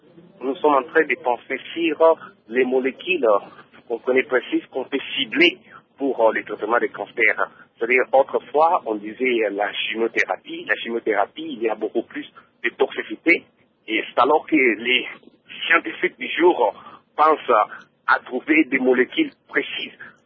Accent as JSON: {"language": "French", "country": "DR Congo", "moved": "as an adult", "lives_now": "Japan", "said": "Bon, j'ai quitté la RDC vers 2008. Puis après avoir fini mes études médicales, je suis arrivé au Japon en 2008"}